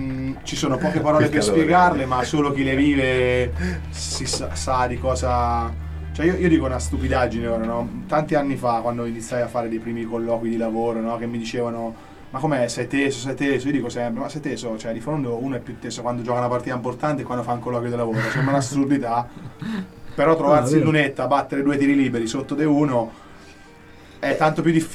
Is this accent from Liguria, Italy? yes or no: no; Marsciano, Umbria, Italy; io considero che sono di Marciano, quindi lì era molto seguita